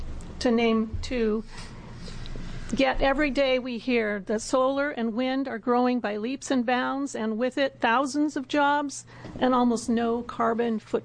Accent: Oregon, United States; the state of Washington puts many Oregonians, I'm from Multnomah County, I'm one of those, in potential jeopardy

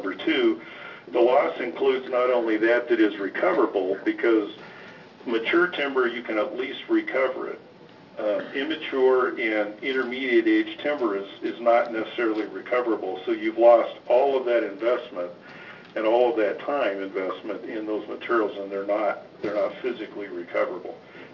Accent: Coos Bay, Oregon, United States; I was born and raised in Coos Bay.

